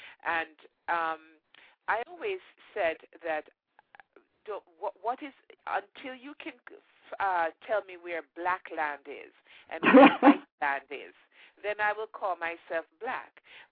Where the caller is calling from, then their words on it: Atlanta, Georgia, United States; I'm calling from Atlanta.